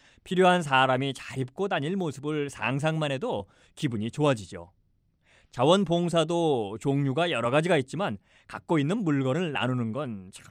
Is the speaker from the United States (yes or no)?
yes; United States; 제가 큰 부자는 아니지만 미국에서 태어나고 자라면서 좋은 것들을 충분히 누리면서 살았으니까